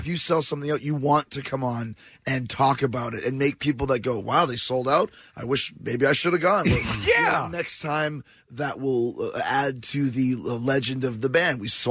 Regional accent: Winnipeg, Manitoba, Canada; I grew up in Winnipeg, Canada

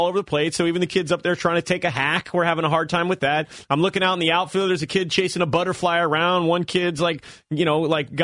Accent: California, United States; I mean, I grew up in the East Bay, man, watching Ricky at the Coliseum swiping bags left

